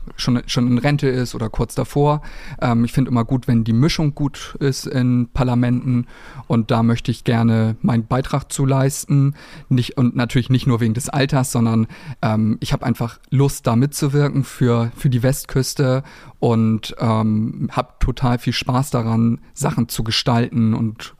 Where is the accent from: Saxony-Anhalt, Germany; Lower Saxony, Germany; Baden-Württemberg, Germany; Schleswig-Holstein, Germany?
Schleswig-Holstein, Germany; Mildstedt; ich bin 30 Jahre alt. Wir haben gerade schon festgestellt, ich bin wie Tore aufgewachsen in Milchstedt und ich bin da auch hängen geblieben. Ich habe in Husum Abi gemacht, bin dann zum Studieren nach Kiel gegangen